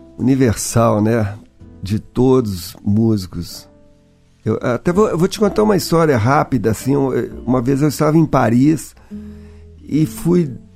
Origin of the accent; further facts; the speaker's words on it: Belo Horizonte, Minas Gerais, Brazil; Eu falei, sou do Brasil, do Rio. Não, de Belo Horizonte.